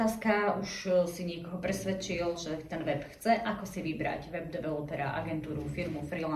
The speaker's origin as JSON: {"language": "Slovak", "town": "Košice", "region": "Košice Region", "country": "Slovakia", "said": "Som z Košíc"}